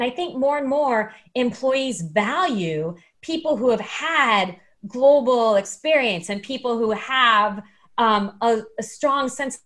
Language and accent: English; Phoenix, Arizona, United States; I grew up in Arizona. I didn't have this in Phoenix.